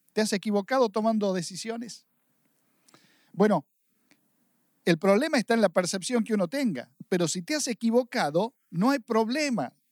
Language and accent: Spanish; Argentina; como buen argentino estamos acostumbrados